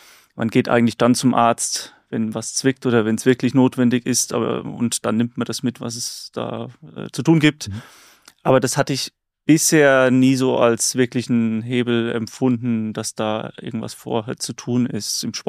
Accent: Hesse, Germany; ich komme aus dem Rhein-Main-Gebiet

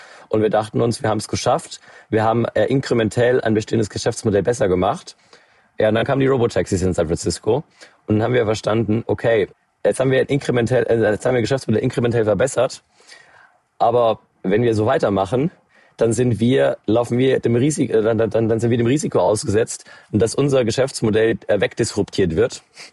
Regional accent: Bavaria, Germany; Also ich bin aufgewachsen in Bayern, ich habe eine Großfamilie

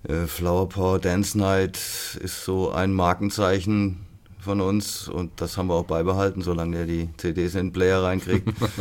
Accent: Freiburg, Baden-Württemberg, Germany; born there; Ja. Also ich bin in Freiburg im Breisgau geboren, 200 Meter vom Dreisamstadion weg.

